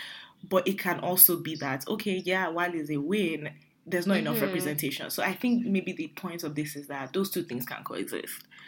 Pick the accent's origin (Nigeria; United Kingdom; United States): Nigeria; Like you said, we're Nigerian, so that maybe, you know, the perspective is different.